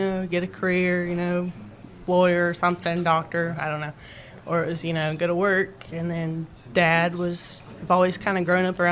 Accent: Rome, Georgia, United States; now in North Dakota, United States; Rome. It's about an hour from Atlanta.

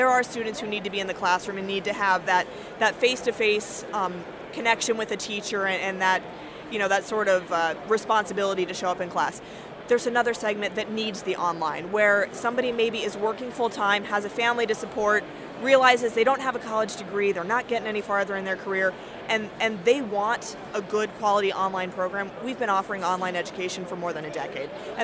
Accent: Maryland, United States; now in Bismarck, United States; I'm originally from Maryland, but I've been in North Dakota and Bismarck for almost 8 years now and absolutely love it.

